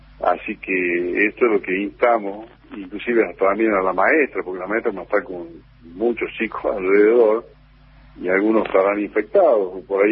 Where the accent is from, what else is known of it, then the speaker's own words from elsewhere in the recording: Argentina; Yo creo que para nosotros como argentinos y argentinas